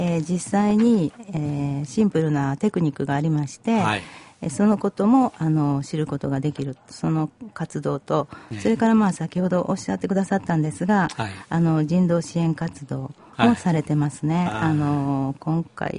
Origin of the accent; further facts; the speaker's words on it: Kyoto, Japan; 私は京都生まれなんです。京都生まれの京都育ちなんですが